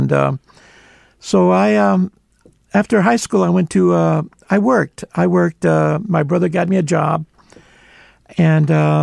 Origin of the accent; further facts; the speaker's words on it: Los Angeles, California, United States; Well, first we grew up in an area called Maravilla, Brooklyn and Kern, now Cesar Chavez and Kern. And then we moved to Boyle Heights, and we lived on Chicago Street in Chicago and Whittier.